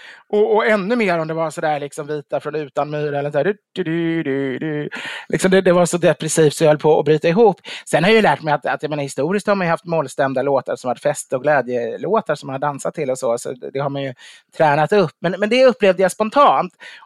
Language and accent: Swedish; Stockholm, Stockholm County, Sweden; när jag växte, där jag växte upp ska jag säga. Även om det var en storhetstid. Så det var ju inte den musiken som vi lyssnade på i Stockholm riktigt ändå.